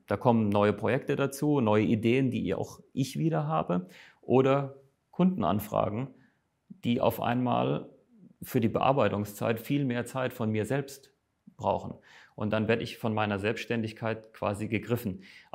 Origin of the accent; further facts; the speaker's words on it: Neustadt, Rhineland-Palatinate, Germany; Ich komme aus Rheinland-Pfalz, aus einem schönen Neustadt